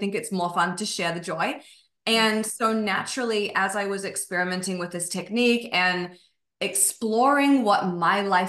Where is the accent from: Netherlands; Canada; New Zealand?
New Zealand; And I was from New Zealand. I'd never really experienced much outside of New Zealand.